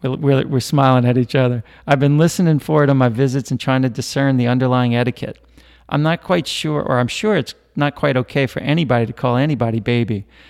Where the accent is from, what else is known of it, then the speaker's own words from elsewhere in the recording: New Orleans, Louisiana, United States; And like so many in New Orleans, it turns out, I grew up in Gentilly, as listeners know.